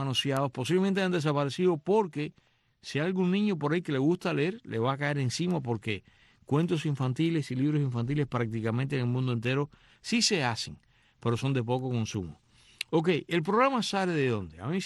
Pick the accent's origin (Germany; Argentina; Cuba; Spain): Cuba; aquellos que crecimos en Cuba en los años 60